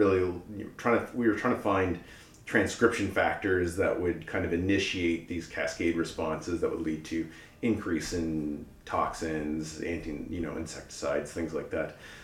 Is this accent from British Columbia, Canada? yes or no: no; Nova Scotia, Canada; moved away as an adult; now in Montreal, Canada; But I've been here for a long time. I think this is my 18th year. I came from Nova Scotia to study at McGill in biology originally.